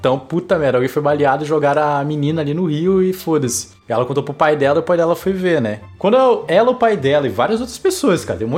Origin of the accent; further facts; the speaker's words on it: Amazonas, Brazil; eu sou do Amazonas, né?